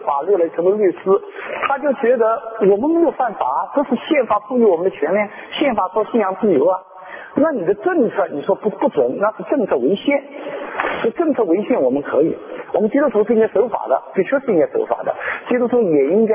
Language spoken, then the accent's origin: Chinese; China; 特别是我们从大陆来的更知道了